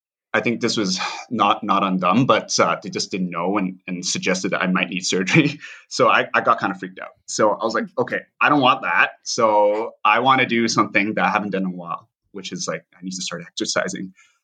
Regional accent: Vancouver, British Columbia, Canada; I grew up in Vancouver, we do pretty well.

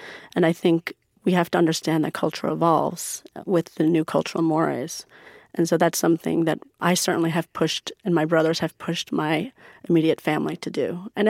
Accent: United States; I grew up in America going to Persian school, going to, I grew up as a Muslim, going to the mosque

